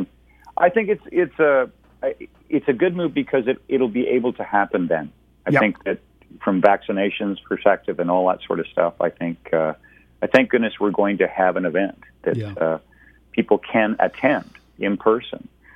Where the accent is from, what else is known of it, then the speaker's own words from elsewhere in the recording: Hanover, Ontario, Canada; I grew up in Hanover, Ontario, small town, southwestern Ontario. And population, you ready? 4,500 people.